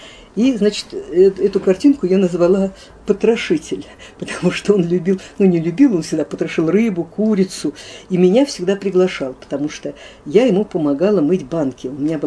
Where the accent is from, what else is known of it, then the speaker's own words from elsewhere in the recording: Moscow, Russia; born there; я родилась в Южинском переулке, это в центре Москвы, сейчас он называется Большой Палашовский.